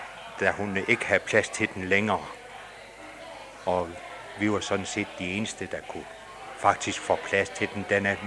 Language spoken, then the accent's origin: Danish; Region of Southern Denmark, Denmark; for jeg er oprindelig fynbo